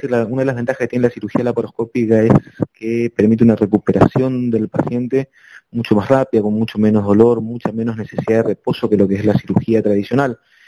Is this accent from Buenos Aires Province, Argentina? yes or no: no; Corrientes, Argentina; Yo soy de Corrientes Capital.